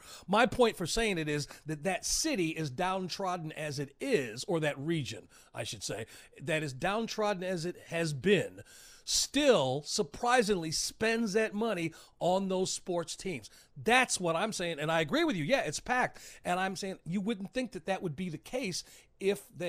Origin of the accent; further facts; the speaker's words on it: Chicago, Illinois, United States; I noticed this when I grew up in Chicago.